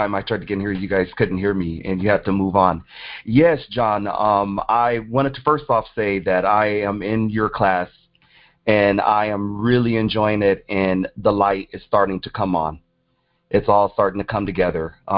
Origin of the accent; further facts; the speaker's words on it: California, United States; I'm from California.